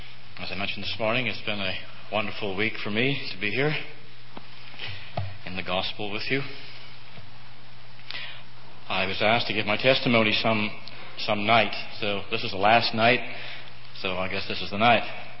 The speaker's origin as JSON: {"language": "English", "town": "Saint John", "region": "New Brunswick", "country": "Canada", "tie": "born there", "said": "I'm a Canadian. I was born in St. John, New Brunswick, Canada."}